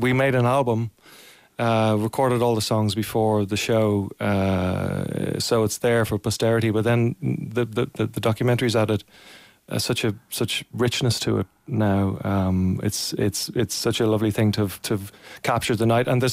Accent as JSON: {"language": "English", "town": "Lucan", "region": "Leinster", "country": "Ireland", "tie": "born or raised there", "said": "Yeah, I grew up in Lucan."}